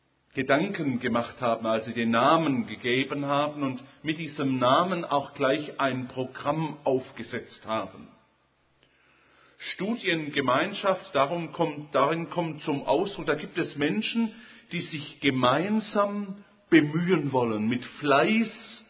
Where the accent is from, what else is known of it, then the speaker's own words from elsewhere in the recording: Holzgerlingen, Baden-Württemberg, Germany; now in Konstanz, Germany; Ich bin Schwabe. Bin im Großraum Stuttgart, so zwischen Stuttgart und Tübingen in Holzgerlingen aufgewachsen und wohne jetzt mit meiner Familie dort, wo andere Leute gerne Urlaub machen würden, in Konstanz am Bodensee.